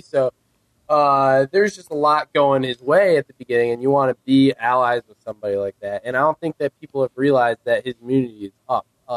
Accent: Illinois, United States; He always says Illinois because I'm from Illinois.

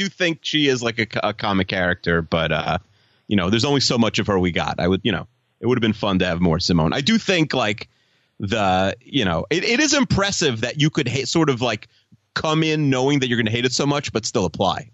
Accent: New York, United States; And I'm also from New York, like she is.

